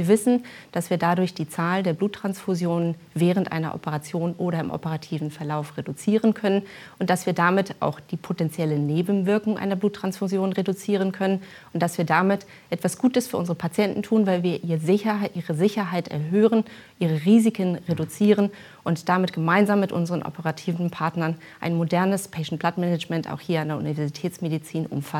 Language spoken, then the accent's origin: German; Hamburg, Germany; now in Mainz, Germany; ich bin Hamburgerin